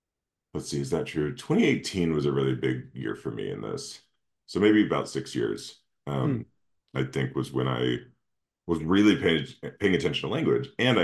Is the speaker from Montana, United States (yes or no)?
no; Missouri, United States; it was in Missouri, and I grew up in Missouri. I didn't grow up right there, but within an hour and a half drive.